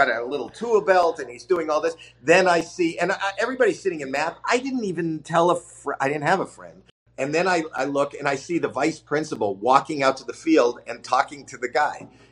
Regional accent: Toronto, Ontario, Canada; I grew up in Toronto

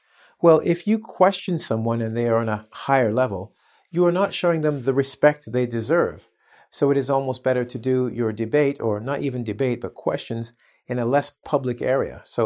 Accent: England, United Kingdom; born there; Being an English speaker, I was born in England

